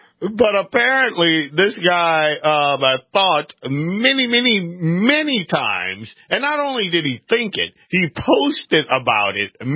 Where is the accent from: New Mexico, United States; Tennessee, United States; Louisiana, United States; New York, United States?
Louisiana, United States; now in North Dakota, United States; It was my home state of Louisiana was named most pro-life.